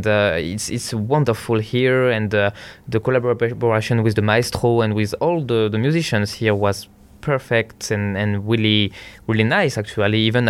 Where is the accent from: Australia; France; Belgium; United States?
France; Paris, Île-de-France; I was walking in Paris, so my hometown, with my father